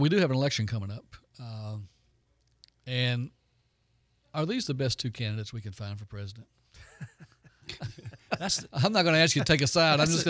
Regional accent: Louisiana, United States; Of course, I'm from Louisiana, so we've got to get them crawfish.

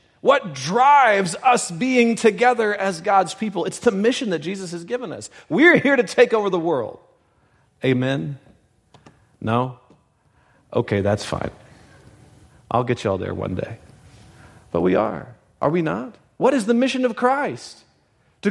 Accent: Louisiana, United States; I'm from North Louisiana. We have fish fries.

